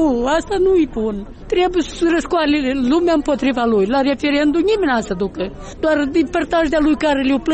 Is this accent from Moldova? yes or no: yes; Moldova; noi suntem moldoveni